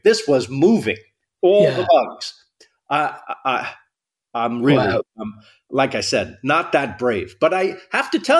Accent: United States; I'm just an American who gets the culture off the TV and movies.

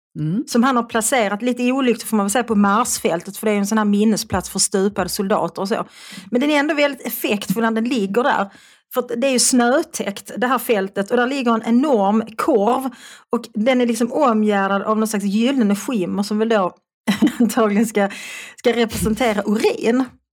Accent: Malmö, Skåne, Sweden; accent: Malmö; also born or lived in Svedala / Lund / Österlen / Stockholm; Sen flyttade jag tillbaka till Malmö så fort jag kunde, det vill säga när jag var 18 år. Sen har jag bott många, många år i Lund, jag har bott många år på Österlen. Jag har faktiskt bott en del i Stockholm också, men jag håller fast i min malmitiska.

